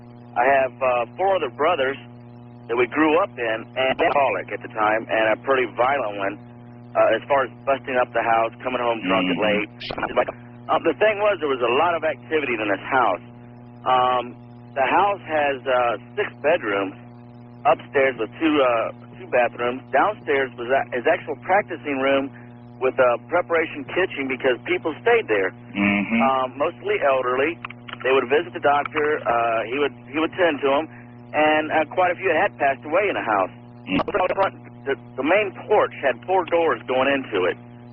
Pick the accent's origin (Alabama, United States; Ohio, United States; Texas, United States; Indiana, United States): Ohio, United States; I'm from Central Ohio.